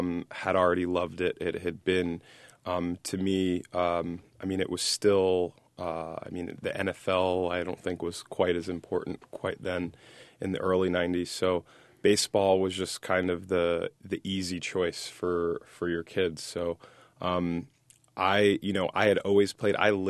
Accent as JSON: {"language": "English", "town": "Princeton Junction", "region": "New Jersey", "country": "United States", "tie": "born or raised there", "said": "I grew up in Princeton Junction, New Jersey, and I played played lots of sports and pretty indiscriminately."}